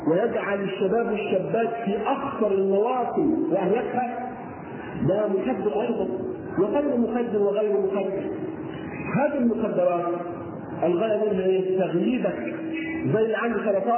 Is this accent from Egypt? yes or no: yes; Egypt; على وزن احنا وعلى وضعنا احنا كمصريين